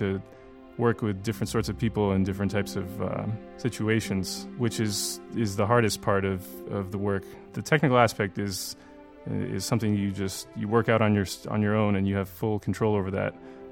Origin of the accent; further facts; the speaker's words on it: Russia; I was a rowdy little kid growing up in Russia